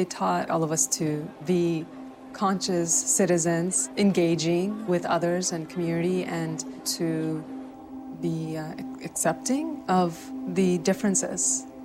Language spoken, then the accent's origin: English; Dhaka, Dhaka Division, Bangladesh; now in United States; We're from Bangladesh. We all grew up in the capital, Dhaka.